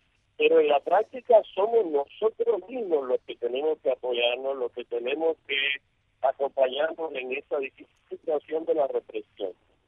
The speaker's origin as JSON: {"language": "Spanish", "country": "Cuba", "said": "somos los cubanos que vivimos aquí"}